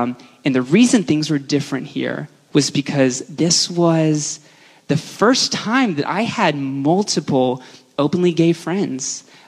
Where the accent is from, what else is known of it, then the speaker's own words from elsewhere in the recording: the South, United States; It was really hard because I grew up in the church and I grew up in the South.